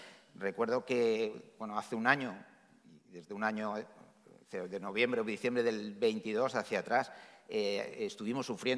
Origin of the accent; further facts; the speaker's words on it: Valencian Community, Spain; orgulloso como valenciano